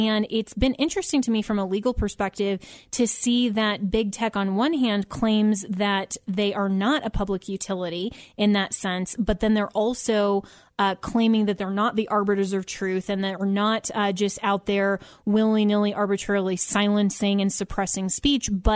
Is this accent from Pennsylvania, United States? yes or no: no; Colorado, United States; I'm from Colorado and I know about the show